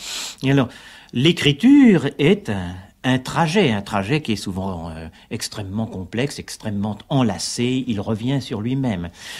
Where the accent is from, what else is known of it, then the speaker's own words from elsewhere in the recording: Paris, Île-de-France, France; also born or lived in Lille; je suis né dans le Nord, mais c'est en effet par accident, et j'ai quitté le Nord, c'est-à-dire très précisément la banlieue de Lille, quand j'avais l'âge de 3 ans, pour venir à Paris. C'est-à-dire que je suis un Parisien caractéristique.